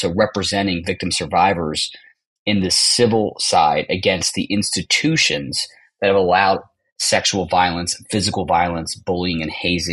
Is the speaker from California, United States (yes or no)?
no; Philadelphia, Pennsylvania, United States; I grew up in the Philadelphia area. From a very large Italian Catholic family.